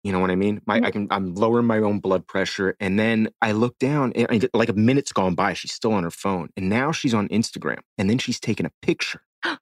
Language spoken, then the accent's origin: English; Miami, Florida, United States; I grew up in Miami and had this massive blowout party in the middle of the summer.